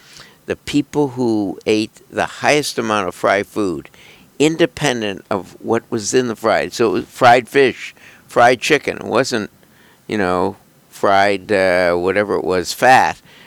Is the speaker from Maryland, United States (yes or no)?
no; Buffalo, New York, United States; And I'm from Buffalo, as is our engineer, Caitlin.